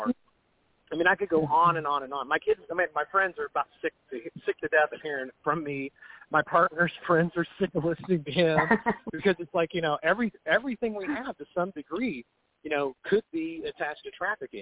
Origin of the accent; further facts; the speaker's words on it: Texas, United States; It's what I grew up with, so I like it, yeah. And I'm Texan.